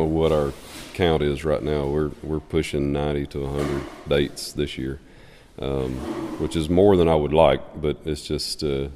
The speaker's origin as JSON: {"language": "English", "town": "Hannah", "region": "South Carolina", "country": "United States", "moved": "as an adult", "lives_now": "Nashville, United States", "said": "I'm originally from Hannah, South Carolina, and moved to Nashville in 1998 and just went there to finish school at Belmont University"}